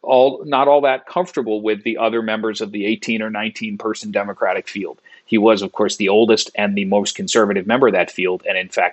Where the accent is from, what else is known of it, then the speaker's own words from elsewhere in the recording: United States; I'm an American, but I was abroad for 10 years and I moved back to Washington.